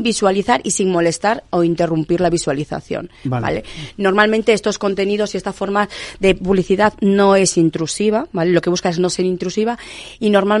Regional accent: León, Castile and León, Spain; Que yo soy de León y es los que lo llevan allí.

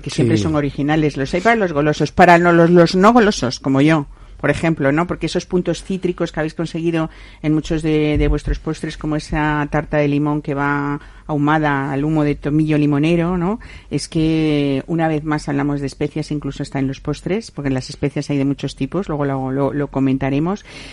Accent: Spain; somos españoles y a los españoles la juerga gastronómica no nos gusta.

